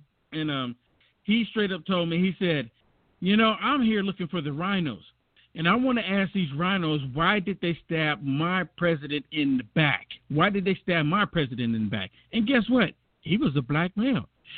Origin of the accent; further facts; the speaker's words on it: United States; I am a black male. I'm a black American. First, I'm just American, basically